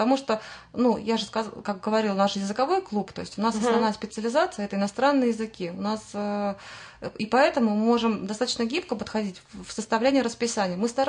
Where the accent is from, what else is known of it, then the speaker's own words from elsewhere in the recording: Yekaterinburg, Sverdlovsk Oblast, Russia; now in Ramenskoye, Russia; хотя я сама из Екатеринбурга, но вот наш город Раменск стал моей второй родиной. И сами мы живем в залинейной части города Раменска